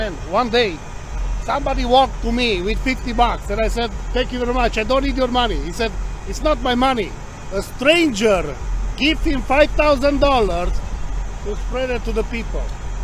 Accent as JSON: {"language": "English", "town": "Windsor", "region": "Ontario", "country": "Canada", "said": "From Windsor, Ontario."}